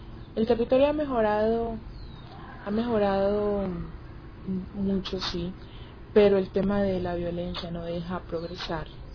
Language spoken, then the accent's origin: Spanish; Tumaco, Nariño, Colombia; yo nací y crecí en Tumaco, Nariño. Tumaco es parte, es zona costera, tenemos mar, playa, sol. Bueno, es un pueblo